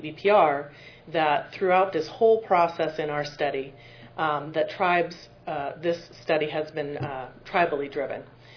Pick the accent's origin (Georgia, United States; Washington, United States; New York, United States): Washington, United States; first language Lummi; English is a second language; I greeted you in my native language, Klamichasan, or the language of the Lummi Nation. I said good morning, and greetings to relatives and honored friends. … from the Tam Wixin area of the Lummi Nation.